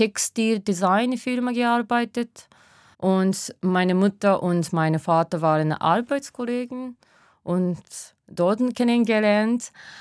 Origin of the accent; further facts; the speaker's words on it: Hamamatsu, Shizuoka, Japan; German is a second language; Also Hamamatsu ist meine Heimatstadt, ist eine ganz Industriestadt, so sind viele Fabriken da, aber wir sind am Meer und wir auch also ganz nah zu den Bergen auch und wir haben natürlich viel Natur.